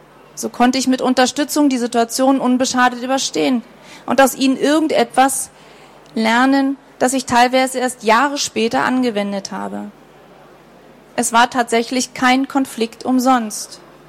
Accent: Berlin, Germany; born there; Ich wurde im April 1973 in Berlin-Charlottenburg geboren.

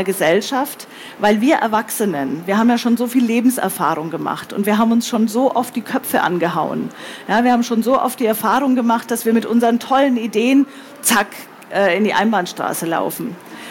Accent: Munich, Bavaria, Germany; Ich habe gesagt, ich komme aus München, aus Bayern

